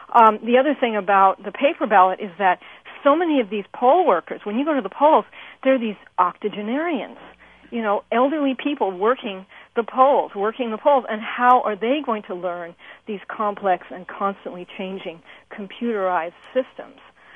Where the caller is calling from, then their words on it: Cleveland, Ohio, United States; Well, I'm calling from the Diebold state